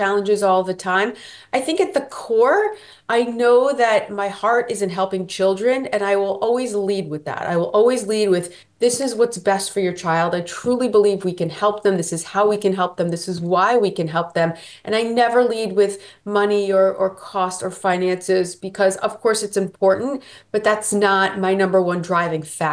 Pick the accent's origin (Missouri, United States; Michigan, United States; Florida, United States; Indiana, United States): Florida, United States; I grew up in Florida, and I grew up within the field of education.